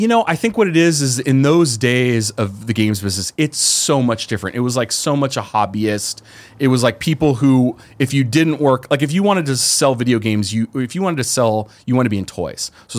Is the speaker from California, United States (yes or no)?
yes; San Jose, California, United States; cause I'm from the Bay Area. So I grew up in San Jose, and I'm like, oh, let's go to Sega.